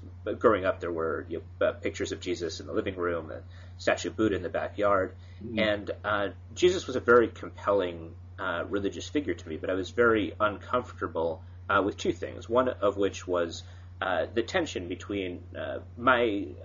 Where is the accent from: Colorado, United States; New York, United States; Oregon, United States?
Oregon, United States; Ashland; By chance, in my hometown of Ashland, Oregon, there was a charity